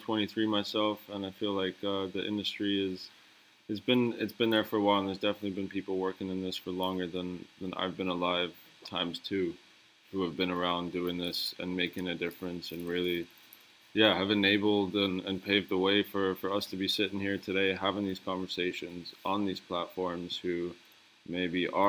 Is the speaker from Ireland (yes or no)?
yes; Ireland; also born or lived in United Kingdom / Germany; I grew up in Ireland. I went to school in the UK.